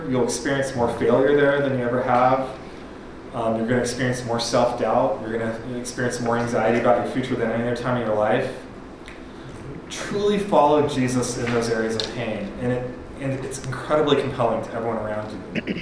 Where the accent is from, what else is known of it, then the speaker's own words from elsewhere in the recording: India; I'm Indian, so I can talk about this.